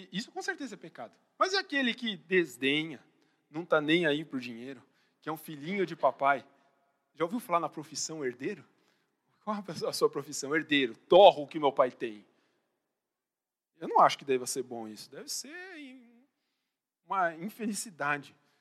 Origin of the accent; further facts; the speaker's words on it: São Paulo, Brazil; Mas agora, como paulistano, ai, ai, ai